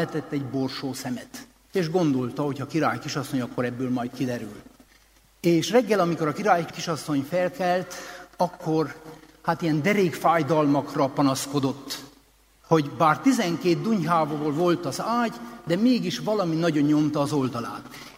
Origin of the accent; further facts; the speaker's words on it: Székely Land, Romania; mert hogy én székely vagyok.